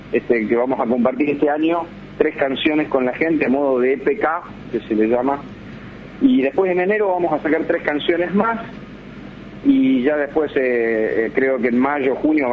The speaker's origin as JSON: {"language": "Spanish", "town": "Villa María", "region": "Córdoba", "country": "Argentina", "tie": "born or raised there", "lives_now": "Buenos Aires, Argentina", "said": "Ahora estoy en Villa María, Córdoba, es mi ciudad natal. Yo vivo en Buenos Aires, pero me vine hace unos meses, después que terminé la gira de verano, en marzo, a ver a mi familia, y bueno, acá me quedé"}